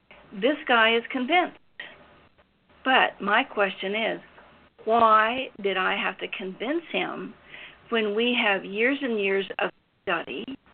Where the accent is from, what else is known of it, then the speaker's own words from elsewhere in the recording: Appalachia, United States; I was raised in Appalachia, up in the hills on a Scrabble farm, you know, raised corn and whatever, had some pigs.